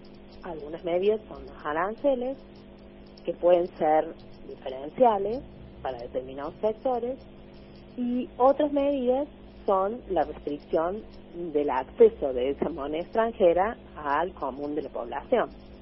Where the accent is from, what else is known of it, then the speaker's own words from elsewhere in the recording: Argentina; Esa experiencia ya la hemos vivido los argentinos.